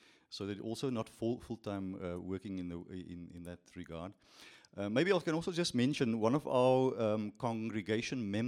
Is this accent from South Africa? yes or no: yes; South Africa; people to come to South Africa, because I'm from South Africa.